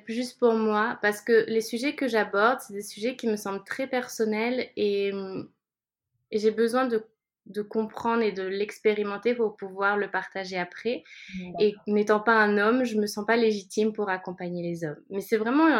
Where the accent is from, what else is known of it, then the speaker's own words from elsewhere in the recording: France; now in Barcelona, Spain; j'ai 30 ans, j'habite à Barcelone. Je suis française, mais j'habite à Barcelone.